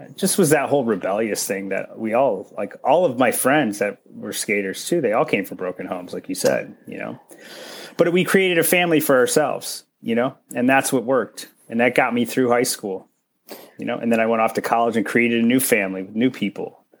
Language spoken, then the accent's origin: English; Michigan, United States; I grew up in a bunch of spots. My parents moved around early on and they split up and I went back and forth between the two. But this place that I talk about, what I refer to was Northern Michigan.